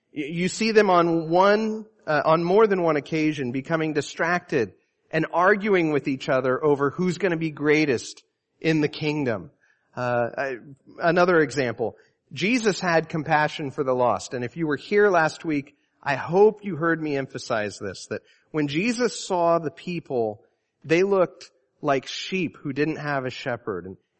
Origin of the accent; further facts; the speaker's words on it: United States; And that's important because I'm a Western person. I'm American. I like academics, right?